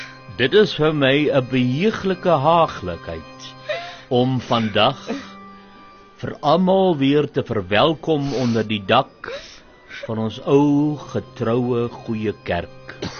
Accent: Meyerton, Gauteng, South Africa; Nou, ek kom van Meyerton.

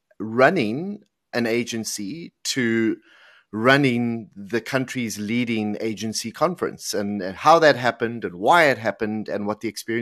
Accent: Johannesburg, Gauteng, South Africa; moved away as an adult; I grew up in Joburg. Joburg's the only place I've ever lived before we moved here.

